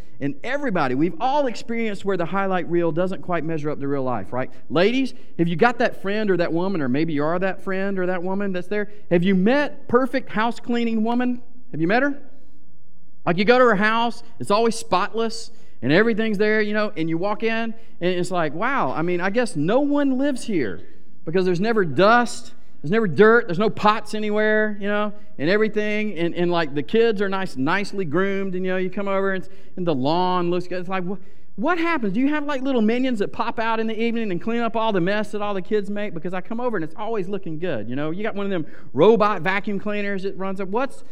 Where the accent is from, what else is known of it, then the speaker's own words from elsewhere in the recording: Atlanta, Georgia, United States; So around this age, there's a local theme park where I grew up in Atlanta called Six Flags.